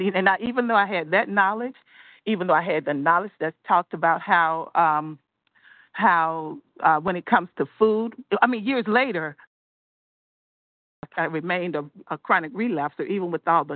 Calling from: Georgia, United States; from Georgia.

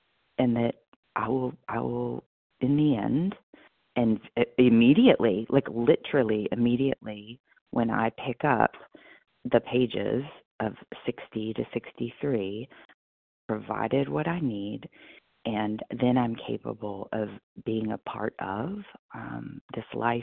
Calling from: Kentucky, United States; recovered, not cured, in Kentucky, and thankful for the meeting.

